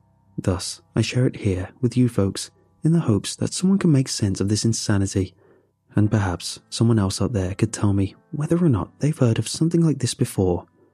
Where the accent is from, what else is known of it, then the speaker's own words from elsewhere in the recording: United States; living in his home country while I grew up in America